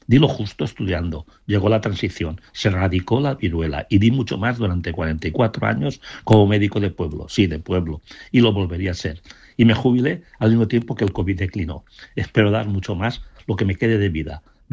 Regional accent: Jávea, Valencian Community, Spain; born there; Nací en Jave en el 55, el mayor de 6 hermanos.

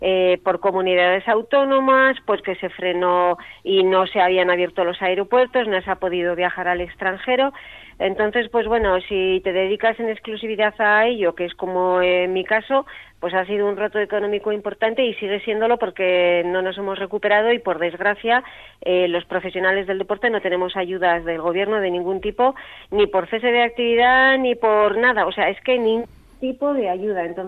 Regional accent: Bilbao, Basque Country, Spain; soy de Bilbao, del centro además, nací en Indautxu, pero bueno, pues levanté alas pronto, he viajado por muchos sitios, he vivido en muchos sitios en el mundo

